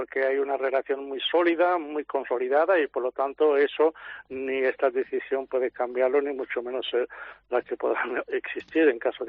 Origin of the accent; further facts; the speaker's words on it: Western Sahara; Nosotros, como pueblo saharaui, tenemos algo claro.